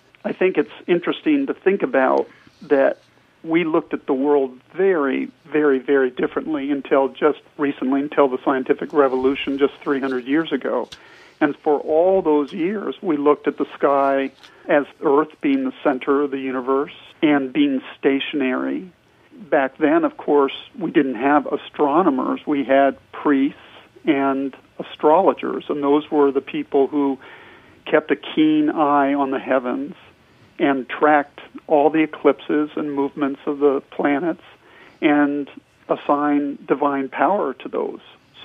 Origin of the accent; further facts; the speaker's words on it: California, United States; I grew up on the California coast, and so I was a surfer and sailor and diver